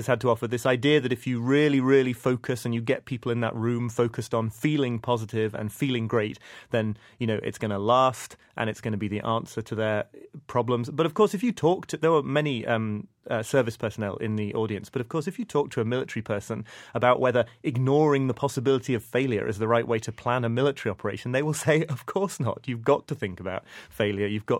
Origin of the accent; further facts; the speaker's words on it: United Kingdom; even as a British person who doesn't leap out of chairs with excitement